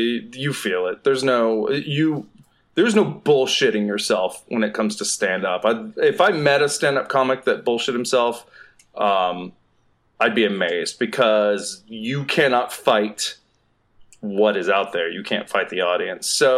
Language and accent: English; Southeast, United States; because I'm from the Southeast and I moved out here to be an actor.